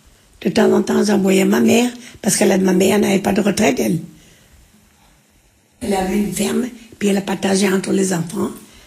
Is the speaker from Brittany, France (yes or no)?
yes; Brittany, France; accent: Breton; Oh non, j'ai l'accent breton.